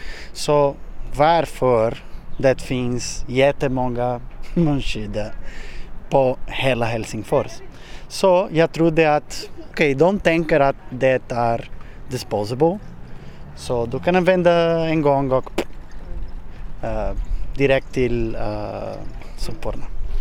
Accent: Brazil; Swedish is a second language; now in Finland; jag kommer från Brasilien. Jag har bott i Finland nu för 2,5 år. Jag har kommit 2019

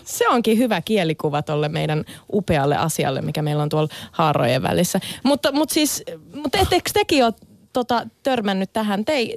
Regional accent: Savo, Finland; Mä oon Savosta.

